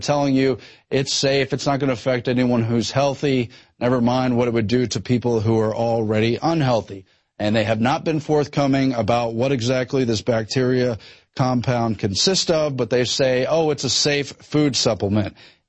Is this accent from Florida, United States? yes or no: no; Angleton, Texas, United States; it took place in my hometown of Angleton, Texas, and neighboring Lake Jackson, Texas, all in Brazoria County